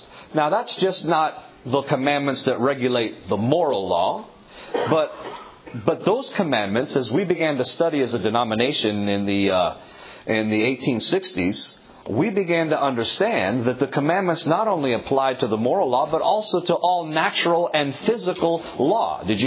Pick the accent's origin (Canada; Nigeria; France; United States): Canada; Toronto, Ontario; When I was in Toronto, growing up in Toronto, Canada